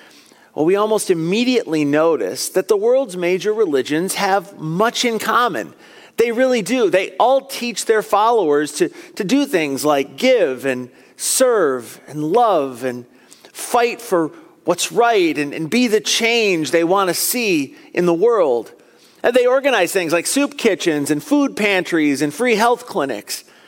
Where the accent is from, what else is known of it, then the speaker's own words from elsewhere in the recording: Michigan, United States; Like many of you, I grew up right here in West Michigan.